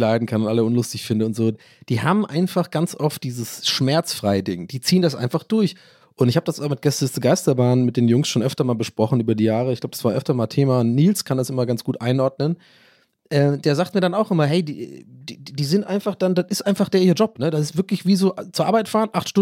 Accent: Ireland; aus meiner Sicht als Ire, der aber eigentlich der deutscheste Ire ist aller Zeiten

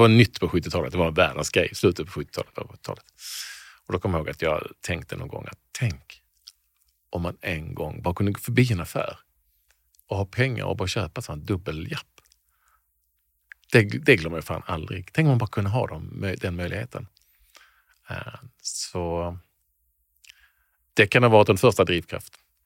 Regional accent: Malmö, Skåne, Sweden; also born or lived in Landskrona; Där vi bodde på Lindängen som hette i Malmö när jag växte upp. Jag var född i Landskrona som flyttade ganska snabbt till Malmö.

